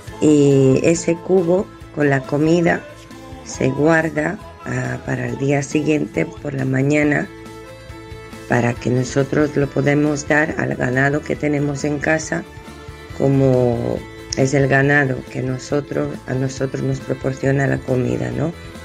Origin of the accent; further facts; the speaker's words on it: Poloma, Prešov Region, Slovakia; Spanish is a second language; En mi pueblo, Poloma, en Eslovaquia, como os he dicho, para la Nochebuena preparamos 12 platos.